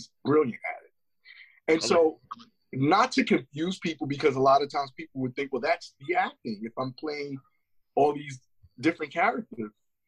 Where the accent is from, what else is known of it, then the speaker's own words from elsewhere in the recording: New York, United States; because growing up in New York, it was a lot of things in regards to bad influences.